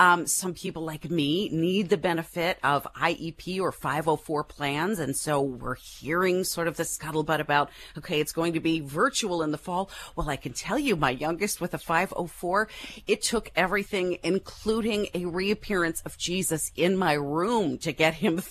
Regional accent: Maryland, United States; And even in my home state of Maryland, our county superintendent of schools has until August 14th to announce our children's plans in the fall

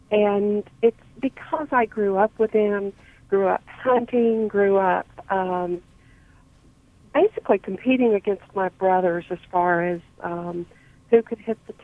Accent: Gulf Coast, United States; I mean, I grew up on the Gulf Coast, so I know little of what you're going through.

